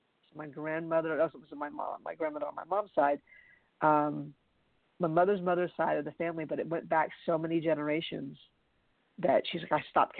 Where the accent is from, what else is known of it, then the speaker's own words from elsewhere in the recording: United States; I'm American and this is what it is.